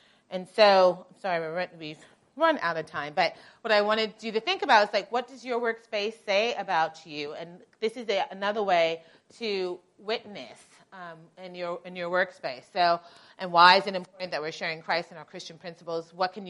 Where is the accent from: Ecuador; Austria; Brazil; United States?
United States; New York; I'm originally from New York. That's a picture of Barbados, where my family is originally from.